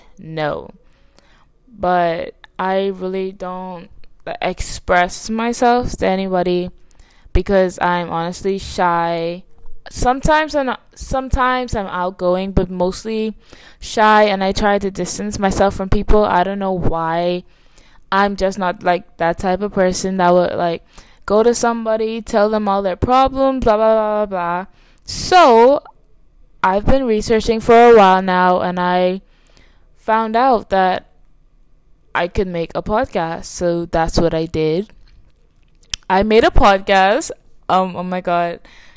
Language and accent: English; Bahamas; moved away; was born July 5th, 2006. I am Bahamian. I was born in the Bahamas, and that's where I lived my whole life. Do I currently live there? Who knows? No, I don't.